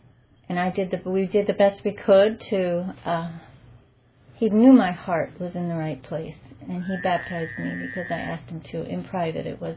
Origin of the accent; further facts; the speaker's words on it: New York, United States; I grew up in New York. Both my parents are Jewish. My father's family comes from Russia. My mother's from Vienna.